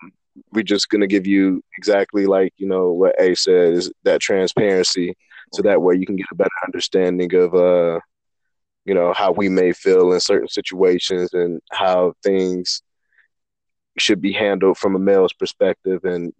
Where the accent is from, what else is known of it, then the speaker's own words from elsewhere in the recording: Fort Wayne, Indiana, United States; I'm born and raised in Fort Wayne as well. Bounced around a little bit. Father was in the military, but early childhood, came back, solidified his family in Fort Wayne, Indiana, be closer to the rest of his immediate family or grandparents.